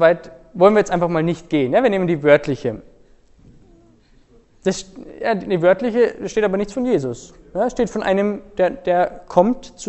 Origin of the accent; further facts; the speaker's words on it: Bavaria, Germany; ich komme aus Oberbayern, vielleicht hört man das, selbst da sind schon manche Dinge anders, kulturell.